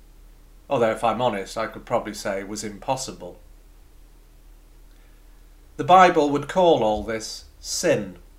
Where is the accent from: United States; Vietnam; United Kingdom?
United Kingdom; North West England; As many people know, I grew up in South Cheshire.